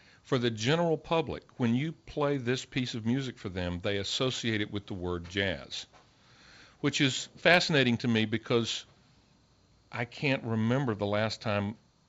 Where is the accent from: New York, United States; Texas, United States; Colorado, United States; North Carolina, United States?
North Carolina, United States; I was in high school playing at the Officers Club at Fort Bragg, North Carolina, next to my hometown.